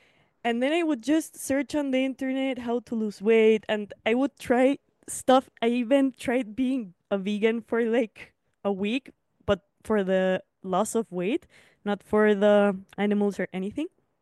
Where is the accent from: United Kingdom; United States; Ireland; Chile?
Chile; I come from Chile in South America.